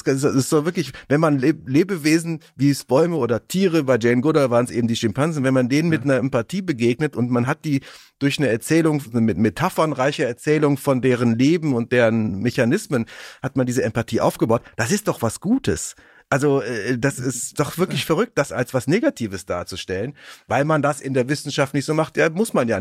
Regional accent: North Rhine-Westphalia, Germany; Ich komme ja aus dem Rhein-Sieg-Kreis. Ich komme ja aus dem Rheinland

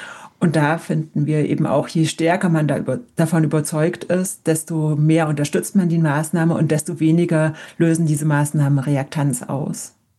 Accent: Konstanz, Baden-Württemberg, Germany; now in Santa Fe; Ich bin aus Konstanz nach Santa Fe umgezogen und Konstanz ist ja auch eine Fahrradstadt

